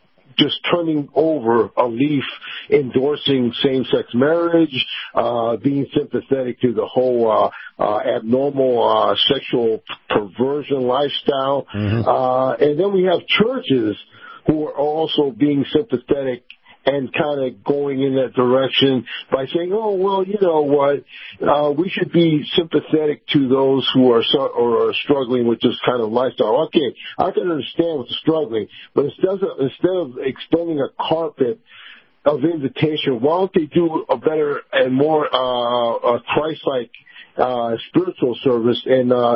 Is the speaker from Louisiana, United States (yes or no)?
no; Tampa, Florida, United States; from Tampa.